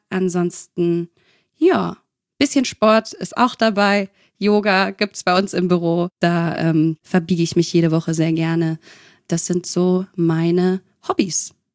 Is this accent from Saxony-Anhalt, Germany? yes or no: no; North Rhine-Westphalia, Germany; now in Offenbach, Germany; 29 Jahre alt. Ich komme ursprünglich aus NRW und wohne jetzt seit 2 Jahren in Offenbach.